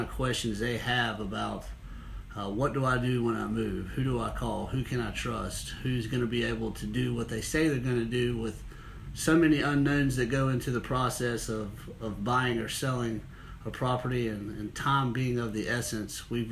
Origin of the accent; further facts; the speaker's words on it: Rock Hill, South Carolina, United States; Having grown up in York County, being the youngest of four boys, born and raised in Rock Hill, we've seen how much the area has grown